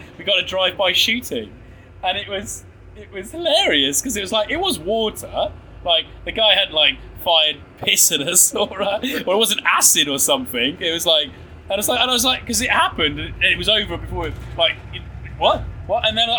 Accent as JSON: {"language": "English", "region": "England", "country": "United Kingdom", "said": "I mean, I am English."}